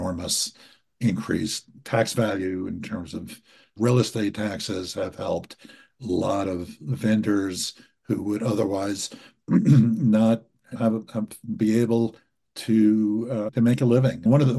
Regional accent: Asheville, North Carolina, United States; was in my hometown. I live outside of Asheville, North Carolina.

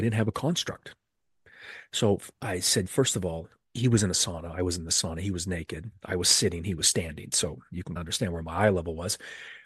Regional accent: Utah, United States; Born and raised in Utah, very religious state, very Mormon state. I wasn't Mormon, but I also wasn't atheist.

